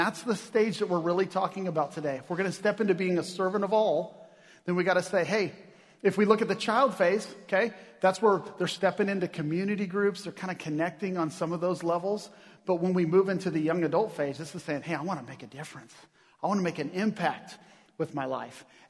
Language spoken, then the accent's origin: English; Kansas, United States; And he's also from Wichita, Kansas, which happens to be my home state. He grew up 210 miles from me.